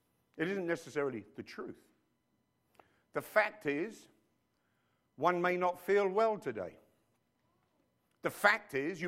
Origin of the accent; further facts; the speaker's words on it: London, United Kingdom; born there; I was born in London.